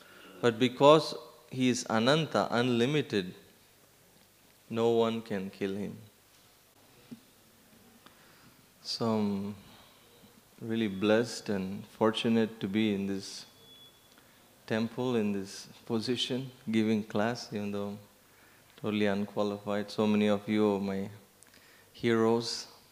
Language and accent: English; Tamil Nadu, India; moved away as an adult; also born or lived in New Zealand; I'm originally from South India, Tamil Nadu. I moved to New Zealand and I was studying there.